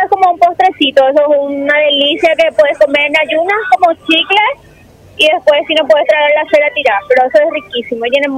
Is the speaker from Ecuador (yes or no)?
no; Caaguazú, Paraguay; De la casa, de Caguazú.